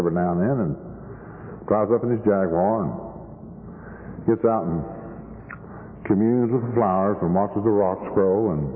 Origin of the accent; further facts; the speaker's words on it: Oklahoma City, Oklahoma, United States; You see, I was raised in Oklahoma City, and I was just 125 miles from Oklahoma City, and I'm an only child.